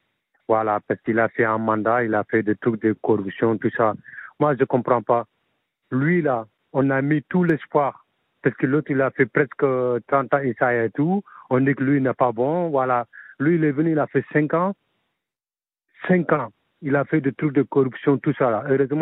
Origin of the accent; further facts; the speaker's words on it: Senegal; moi, je suis Sénégalais